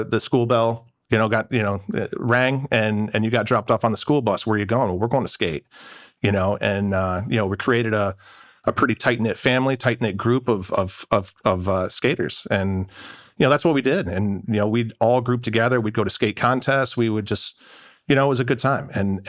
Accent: New Milford, Pennsylvania, United States; I grew up in New Milford, Pennsylvania. So up in Susquehanna County, that's where I was born and raised.

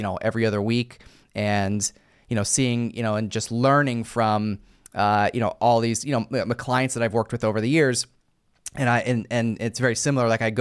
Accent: United States; where I'm from, my hometown, we're a very small, small town, we're only a few hours from New York City. We're only a couple hours from, Philadelphia type thing.

